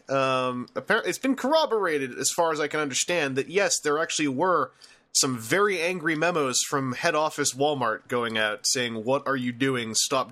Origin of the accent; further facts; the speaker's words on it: Canada; This is mostly my theory as a Canadian, but you know we have the Queen on our $20 bill